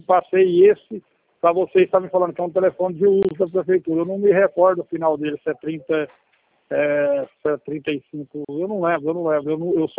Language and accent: Portuguese; Jandaia do Sul, Paraná, Brazil; born there; Jandaia do Sul, Paraná.